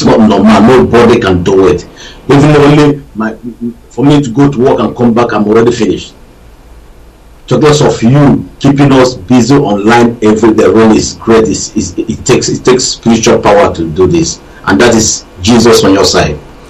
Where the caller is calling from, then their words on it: Rottenburg, Baden-Württemberg, Germany; I'm calling from Germany. From Rottenburg, Germany.